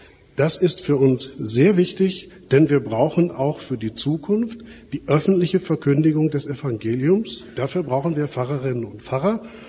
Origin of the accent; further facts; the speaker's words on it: Mülheim an der Ruhr, North Rhine-Westphalia, Germany; Wir stammen aus Mülheim an der Ruhr, sind also von Hause aus eigentlich Mitglieder der Rheinischen Kirche. Ich war auch in Mülheim in den 80er Jahren Vikar und Pastor im Hilfsdienst und Gemeindepfarrer.